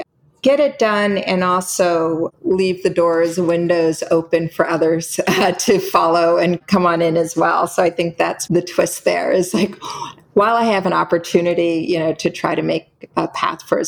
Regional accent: Washington, District of Columbia, United States; I grew up in Washington, D.C., and there were women and people of color in every walk of life.

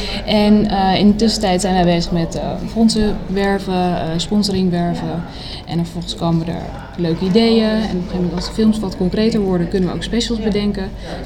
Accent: Leiden, South Holland, Netherlands; also born or lived in The Hague; Ik ben in Den Haag geboren, mm-hmm. Maar getogen in Leiden.

